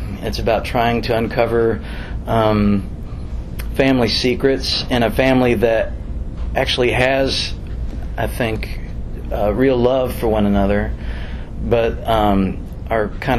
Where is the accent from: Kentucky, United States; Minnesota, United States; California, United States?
Kentucky, United States; Louisville; Where I grew up in Louisville, this would be in the 80s